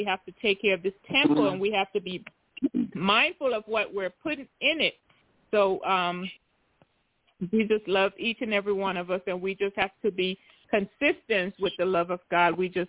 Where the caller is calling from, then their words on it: Tennessee, United States; I'm calling from Tennessee.